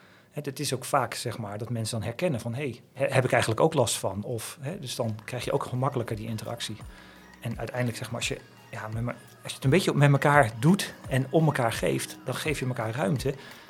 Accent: Rhenen, Utrecht, Netherlands; Ik kom uit Renen, best wel een beschermd milieu en waar je wel of niet bij het groepje hoorde.

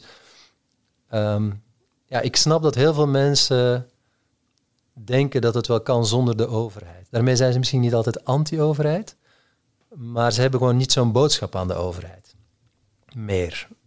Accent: Belgium; in het land waar ik vandaan kom, dat Waalse kranten en Vlaamse kranten, dat er een verband is

